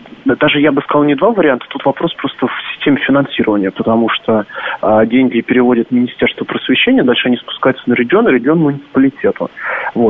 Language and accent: Russian; Moscow Oblast, Russia; потому что я из области, из Московской.